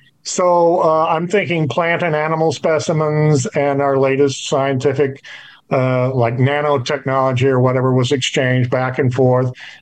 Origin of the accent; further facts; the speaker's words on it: Cape Girardeau, Missouri, United States; as reputed to have crashed in my hometown of Cape Girardeau, Missouri in April of 41.